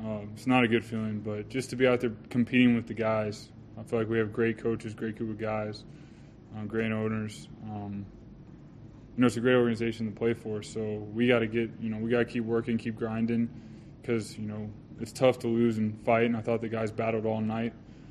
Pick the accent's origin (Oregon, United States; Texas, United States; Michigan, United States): Texas, United States; Austin; born there; I was born in Austin, Texas, and I had some family in the stands